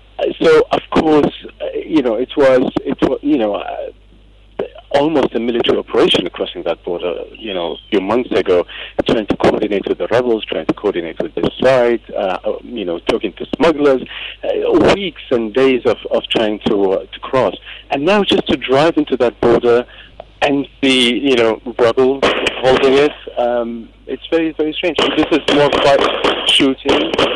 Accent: Iraq; I mean, I come from Iraq.

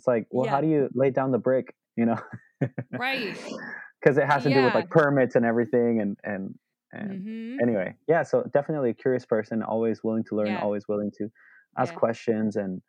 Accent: Nicaragua; now in Los Angeles, United States; Born and raised in Nicaragua, had missionary parents, and moved to LA about maybe 5-6 years ago.

